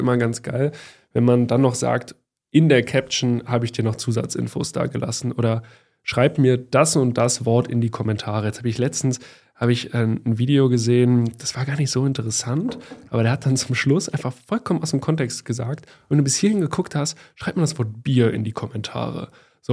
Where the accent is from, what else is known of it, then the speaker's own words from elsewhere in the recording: Düsseldorf, North Rhine-Westphalia, Germany; ich bin ja in Düsseldorf in der Großstadt aufgewachsen